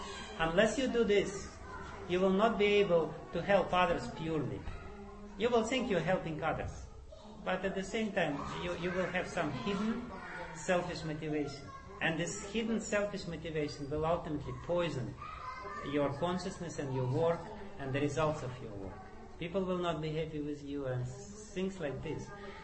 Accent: Guruvayur, Kerala, India; I came from Guruvayur, and Guruvayur, it's very important.

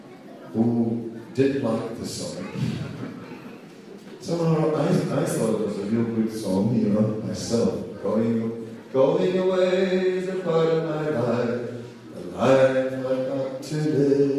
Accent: Netherlands; moved away; But I came from the Netherlands, and there was too much

